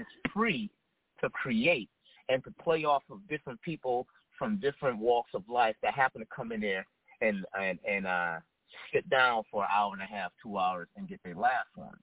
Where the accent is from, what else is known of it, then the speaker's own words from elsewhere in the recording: Hartford, Connecticut, United States; So growing up in Hartford, it was one big melting pot. There was times where I lived in a predominantly Hispanic community. There was times where it was also Blue Hills Avenue, where it was a large West Indian population.